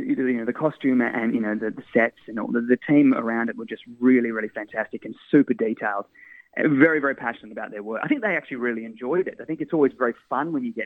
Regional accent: Perth, Western Australia, Australia; I mean, I'm from Perth, Western Australia originally, and spent a lot of time down in Fremantle.

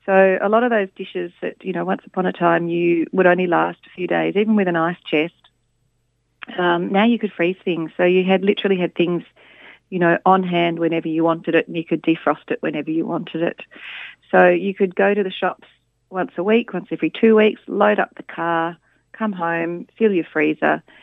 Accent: Adelaide, South Australia, Australia; I grew up in Adelaide

